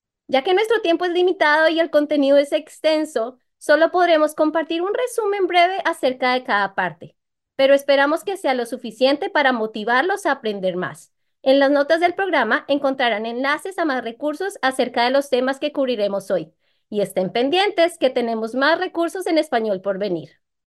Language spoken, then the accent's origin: Spanish; Bogotá, Colombia; now in Iowa, United States; yo nací y crecí en Bogotá, Colombia. Y ahora vivo con mi esposo e hijos en Estados Unidos, en el estado de Iowa.